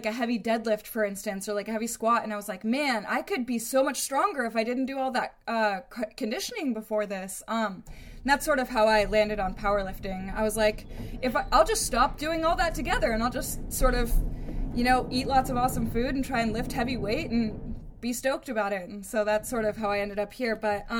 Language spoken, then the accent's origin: English; California, United States; And I'm from California, and just in case somebody's living under a rock, Seattle's really, really dark, cold, and rainy, which is not my natural environment.